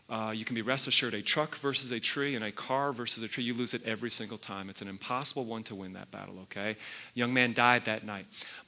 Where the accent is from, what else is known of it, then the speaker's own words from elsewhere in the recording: Atlanta, Georgia, United States; I said, oh, I'm from Atlanta.